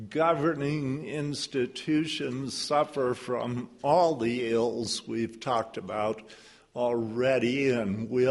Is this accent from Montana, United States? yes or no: yes; Missoula, Montana, United States; I'm from Missoula.